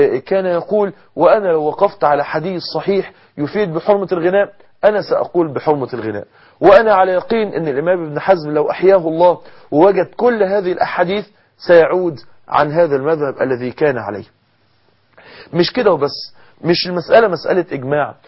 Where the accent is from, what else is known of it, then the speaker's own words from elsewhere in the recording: Mansoura, Dakahlia, Egypt; حصلت حفلة كبيرة جدا جدا جدا عندنا في المنصورة داخل جامعة المنصورة